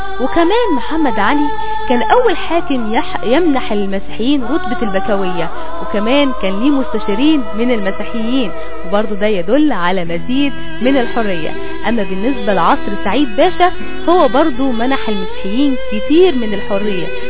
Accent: Egypt; طيب نرجع تاني لموضوعنا اللي بيتكلم عن مصر بلدنا

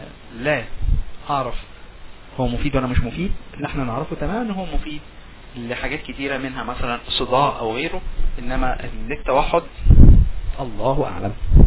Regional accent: Egypt; لان هو ده زي الاعشاب عندنا في مصر، ده علم متوارث

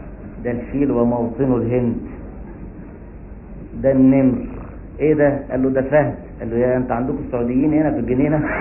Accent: Egypt; زنقه الستات المسكي عندنا في مصر حته زحمه قوي

